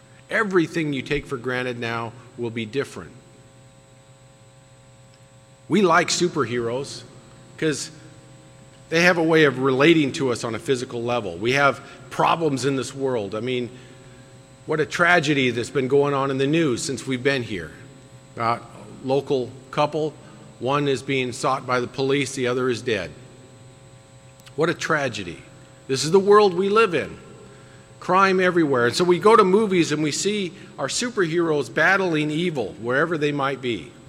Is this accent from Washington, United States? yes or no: yes; Seattle, Washington, United States; I was born in Seattle. Spent a lot of my formative years there.